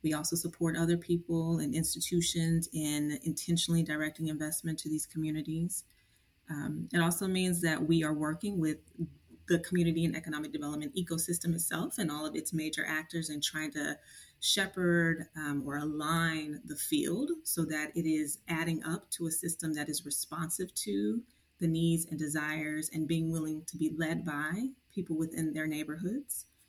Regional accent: St. Louis, Missouri, United States; being, you know, Black growing up in St. Louis, being all across St. Louis's Black neighborhoods

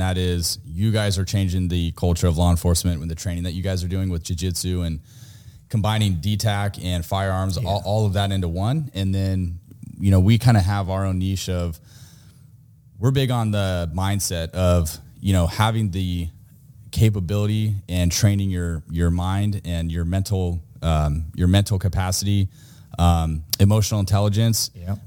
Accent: California, United States; You know, we're from California, completely across the other side of the United States.

